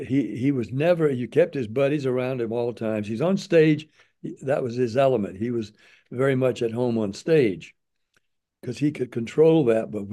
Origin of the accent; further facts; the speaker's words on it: Nashville, Tennessee, United States; even though I was from Tennessee, Nashville, he from Memphis, we were almost the same age.